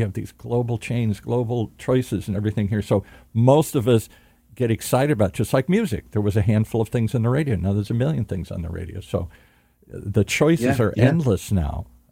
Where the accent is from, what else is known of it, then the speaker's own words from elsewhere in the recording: Michigan, United States; I grew up in the Midwest, as I said, in Michigan. You know, we had meat and potatoes.